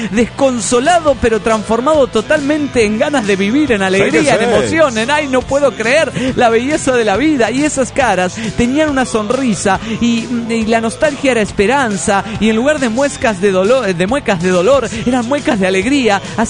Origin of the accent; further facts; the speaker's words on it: Mazatlán, Sinaloa, Mexico; Soy de Mazatlán, Sinaloa, güeyes.